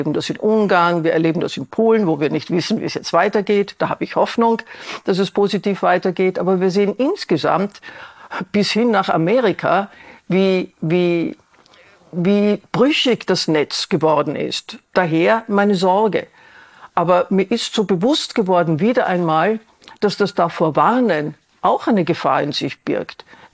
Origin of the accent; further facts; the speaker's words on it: Vienna, Austria; Ich als Wienerin habe ein Beispiel